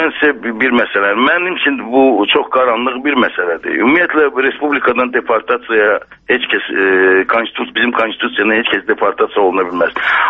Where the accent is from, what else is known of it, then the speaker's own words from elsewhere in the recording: Baku, Azerbaijan; mən özüm 50-ci il. Biz əslən Bakılıyıq, bilirsiniz.